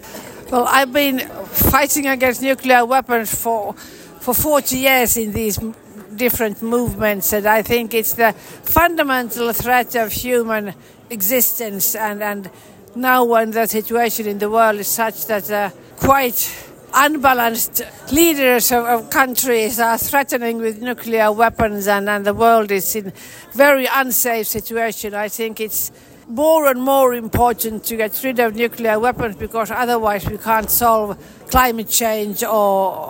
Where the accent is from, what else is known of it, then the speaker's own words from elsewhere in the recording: Finland; English is a second language; I'm from Finland